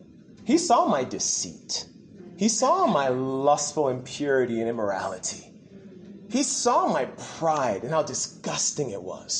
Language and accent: English; United States; you can recognize from my accent, I'm from the U.S.